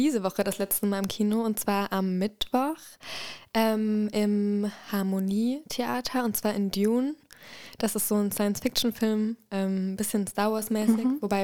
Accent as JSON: {"language": "German", "town": "Offenbach am Main", "region": "Hesse", "country": "Germany", "said": "Ich komme nämlich aus Offenbach, das habe ich gar nicht gesagt."}